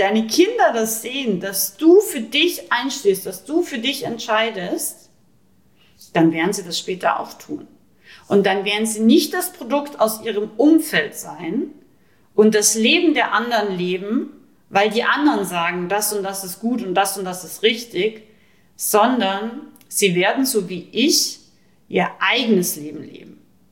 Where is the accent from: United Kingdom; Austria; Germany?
Austria; Rauris, Salzburg; Ich komme aus Österreich. Ich bin aus dem Pinzgau. Ich komme aus dem wildesten Alpendorf. Dorf ungefähr, Rauris, genannt das Tal der Gesetzlosen